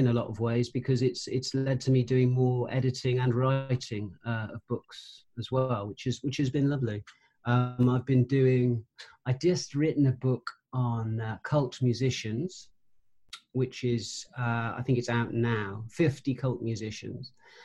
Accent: Cheltenham, South West England, United Kingdom; I grew up in Cheltenham

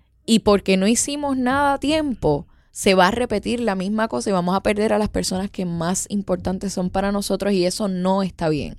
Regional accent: Puerto Rico; a veces me afecta mucho a nivel personal y creo que todos como puertorriqueños podemos identificarnos con esa conversación.

